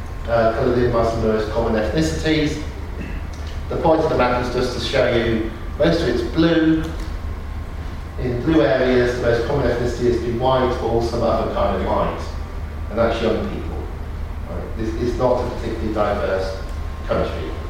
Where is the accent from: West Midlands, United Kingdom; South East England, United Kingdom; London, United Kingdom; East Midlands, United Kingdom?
South East England, United Kingdom; Oxford; born there; You know, I was born in Oxford.